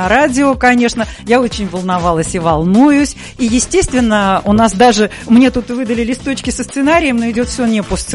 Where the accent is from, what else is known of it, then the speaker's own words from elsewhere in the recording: Volga region, Russia; Муж у меня донской казак потомственный, а я волжанка.